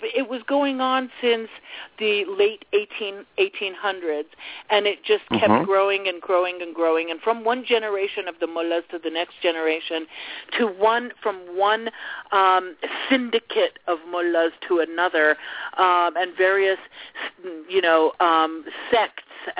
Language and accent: English; Iran; I mean, I grew up in Iran during the time of the Shah.